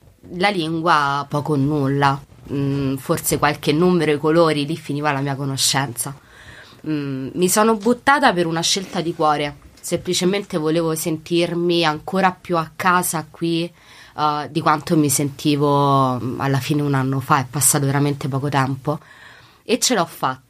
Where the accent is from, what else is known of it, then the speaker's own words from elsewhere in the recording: Rome, Lazio, Italy; born there; rispondere alla domanda da dove vieni, dalla Polonia, nonostante io per l'appunto sia nata a Roma